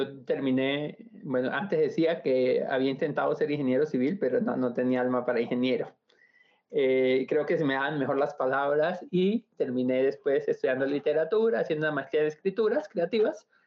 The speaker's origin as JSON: {"language": "Spanish", "town": "El Copey", "region": "Cesar", "country": "Colombia", "tie": "born or raised there", "said": "Después me trajeron hacia el Copey y crecí, digamos, en el Copey, en la parte alta de la sierra. Bajé de allá, o me bajaron a estudiar al Copey. Mi familia es santandereana"}